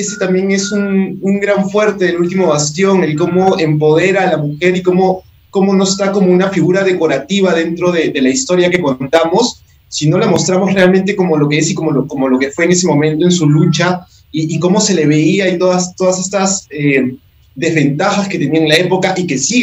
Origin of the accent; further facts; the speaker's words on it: Peru; el que podamos unirnos como ciudadanos, como peruanos, como una sociedad que busque los mismos objetivos e intereses, depende de cada uno de nosotros